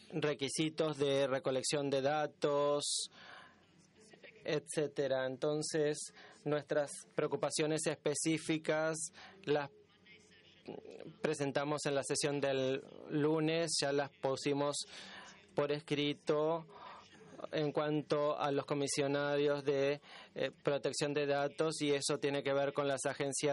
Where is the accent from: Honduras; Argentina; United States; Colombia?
United States; yo crecí en los Estados Unidos y estoy familiarizado.